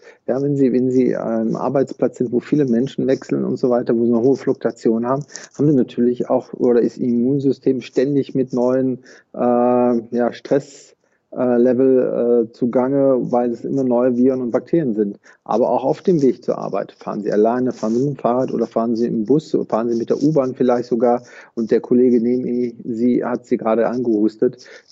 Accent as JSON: {"language": "German", "region": "Rhineland", "country": "Germany", "said": "Also da würde ich als Rheinländer oder gebürtiger Rheinländer sagen, jeder Jeck ist anders."}